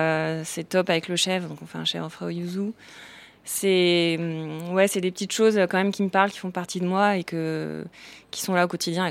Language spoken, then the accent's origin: French; Paris, Île-de-France, France; Mon père est japonais, effectivement. Après, mon père, il a toujours, ça fait 40 ans qu'il est en France. Moi, j'ai grandi en France, à Paris. Enfin, clairement, au quotidien, je suis française, quoi. J'ai peu de lien avec le Japon